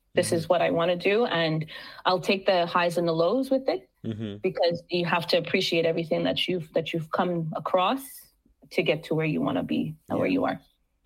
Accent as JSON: {"language": "English", "town": "Montreal", "region": "Quebec", "country": "Canada", "said": "And I said, hi … I'm from Montreal. I can play pan too."}